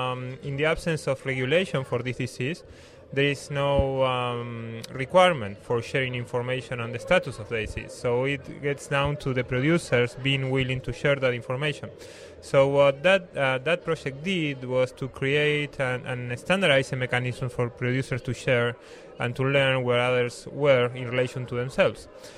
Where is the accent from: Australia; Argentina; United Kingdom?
Argentina; now in United States; Well, I'm originally from Argentina.